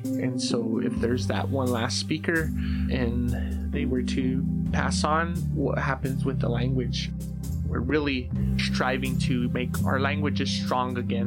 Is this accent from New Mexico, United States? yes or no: yes; New Mexico, United States